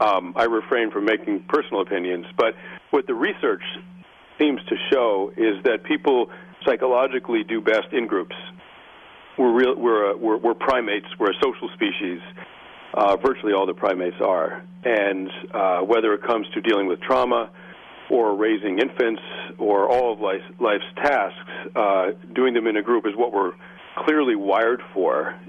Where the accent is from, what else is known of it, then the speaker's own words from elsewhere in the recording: East Coast, United States; And I wound up, I grew up on the East Coast, and I wound up in Gillette, Wyoming, one very, very cold fall morning.